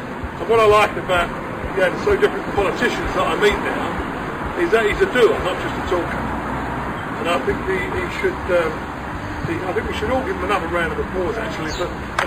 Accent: London, United Kingdom; accent: Cockney; all I am is a Cockney builder from the East End of London.

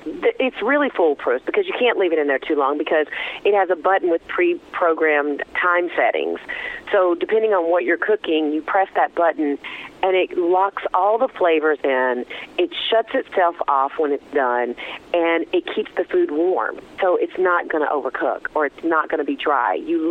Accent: the South, United States; I grew up in the South. So in the South, you know, we tend to fry everything, vegetables and meat.

